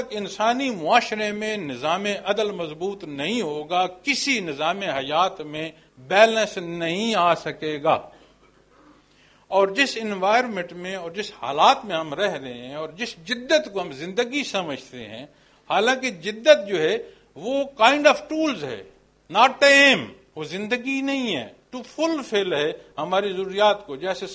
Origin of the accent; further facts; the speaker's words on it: Pakistan; انہی چیک پوسٹوں پر میں پھر بتاتا ہوں جناب میں پاکستانی ہوں